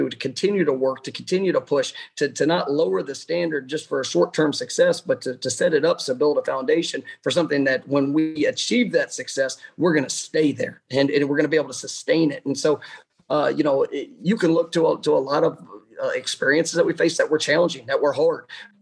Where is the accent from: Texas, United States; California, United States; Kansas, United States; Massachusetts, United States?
Texas, United States; Dallas; I grew up in Dallas, Texas. And when I was 12 years old